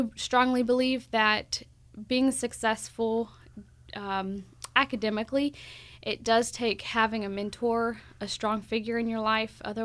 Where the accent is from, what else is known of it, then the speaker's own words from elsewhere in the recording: Richburg, South Carolina, United States; I'm actually from Richburg, South Carolina. I tell a lot of people I'm from the woods.